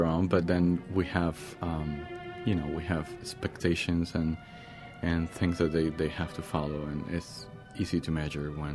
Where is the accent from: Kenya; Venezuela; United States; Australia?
Venezuela; A lot of people confuse when they ask me, where are you from? And I said, Venezuela.